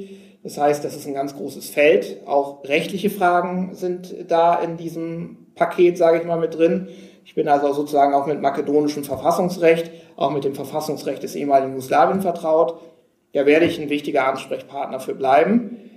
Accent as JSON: {"language": "German", "country": "Germany", "lives_now": "Wuppertal, Germany", "said": "Natürlich bin ich irgendwo auch Wuppertaler geworden, das ist klar. Ich bin immer Friese geblieben, ich habe einen Akzent natürlich, ich habe auch meinen Moin Moin behalten"}